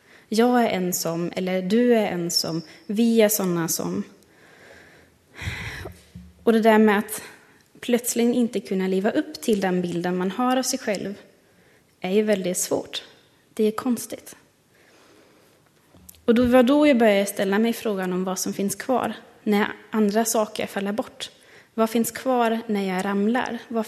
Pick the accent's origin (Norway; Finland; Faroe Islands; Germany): Germany; now in Sweden; Jag är tysk. Jag är teologistudent. Utvandrare. Invandrare. Hyresgäst. Jag är kristen.